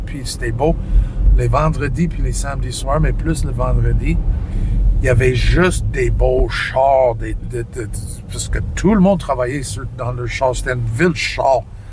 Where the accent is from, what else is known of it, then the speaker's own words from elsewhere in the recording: Saskatoon, Saskatchewan, Canada; Je viens de Saskatoon.